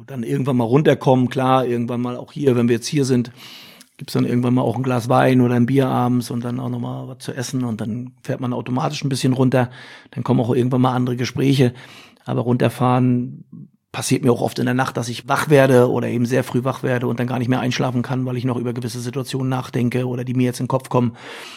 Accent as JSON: {"language": "German", "town": "Rostock", "region": "Mecklenburg-Vorpommern", "country": "Germany", "tie": "born there", "said": "Als gebürtiger Rostocker, nie bei Hansa Rostock gespielt, im Nachwuchs höchstens gegen"}